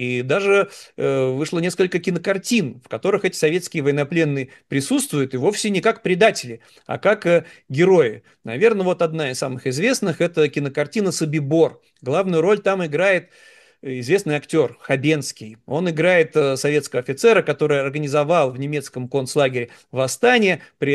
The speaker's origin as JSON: {"language": "Russian", "region": "Saint Petersburg", "country": "Russia", "tie": "born or raised there", "said": "В моем родном Санкт-Петербурге, еще в детстве в Ленинграде, были целые кварталы двухэтажных домов"}